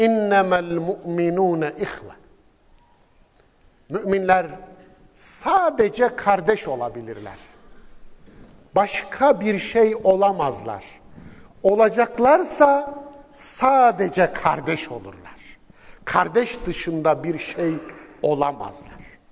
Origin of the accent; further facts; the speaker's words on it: Istanbul, Turkey; Bendeniz İstanbul'dan geliyorum.